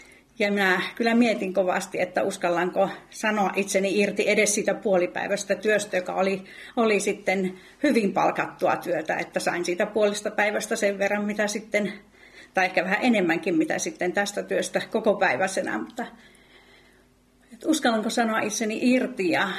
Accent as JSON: {"language": "Finnish", "town": "Kuopio", "region": "North Savo", "country": "Finland", "also_born_or_lived": "Western Finland", "said": "Mä olen kotoisin Kuopiosta, että sieltä olen tänne valunut Etelä-Suomeen, Länsi-Suomen kautta."}